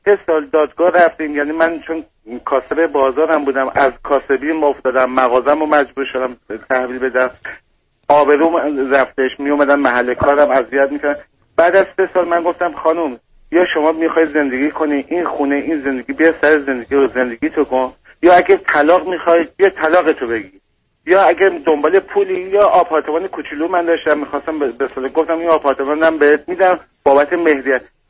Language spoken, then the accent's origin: Persian; Iran; moved away as an adult; now in Europe; من تقریبا سال 2010 از ایران خارج شدم، اومدم اروپا